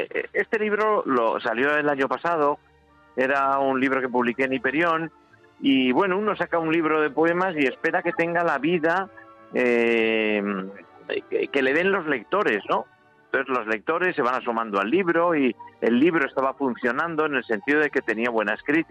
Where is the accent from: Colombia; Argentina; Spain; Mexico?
Spain; Madrid, Community of Madrid; como poeta y como madrileño